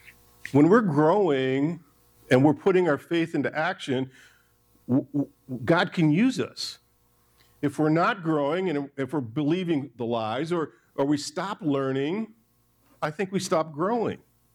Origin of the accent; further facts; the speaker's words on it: Michigan, United States; I grew up in Michigan. Some of the most beautiful lighthouses in the world are in Michigan.